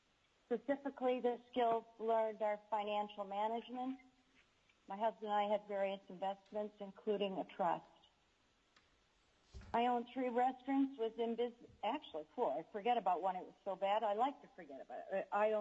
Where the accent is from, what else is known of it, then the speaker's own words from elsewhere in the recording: Alaska, United States; I would prefer to do that in my home state, Alaska.